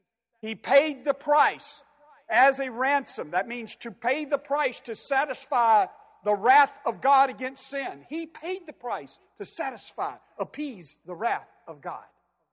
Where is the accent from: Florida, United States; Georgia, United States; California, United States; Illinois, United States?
Georgia, United States; I have to share this because I'm from the South. I'm from Georgia.